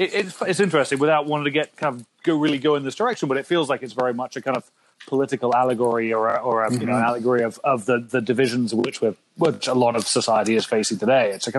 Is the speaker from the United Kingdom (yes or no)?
yes; England, United Kingdom; moved away; Growing up in England with 2000 AD, I never read a Marvel comic in my life until I came here.